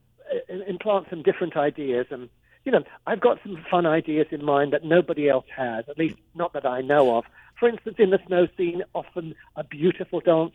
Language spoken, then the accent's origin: English; London, United Kingdom; also born or lived in Netherlands / England; Well, I have a very extraordinary story because I grew up in London